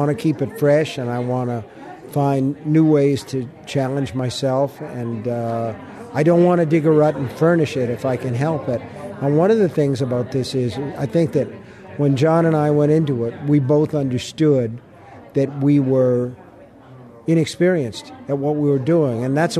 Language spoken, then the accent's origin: English; Maine, United States; He's from Indiana, and I'm from Maine.